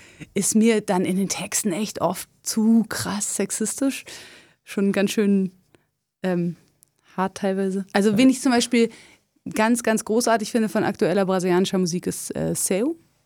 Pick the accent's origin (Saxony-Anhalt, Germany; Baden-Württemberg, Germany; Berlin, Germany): Berlin, Germany; Ja, ich bin ja in Berlin geboren und aufgewachsen